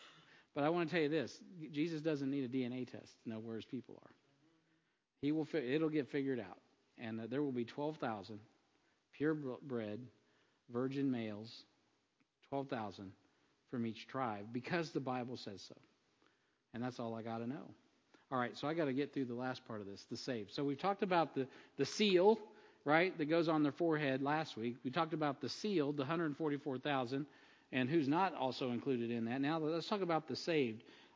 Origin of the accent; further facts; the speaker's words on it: United States; I don't even like the British. That's why I'm an American.